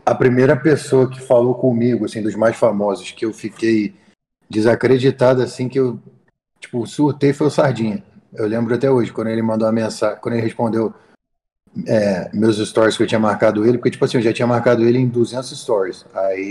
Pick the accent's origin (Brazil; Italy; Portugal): Brazil; Itaipuaçu, Rio de Janeiro; eu sou carioca, moro em Niterói, no Rio de Janeiro. Nasci na cidade do Rio, fui morar com 2 anos em Itaipuaçu, fica bem pertinho de Niterói, bem do lado, assim. E moro lá desde 2 anos de idade, tenho 24, então moro lá 22 anos.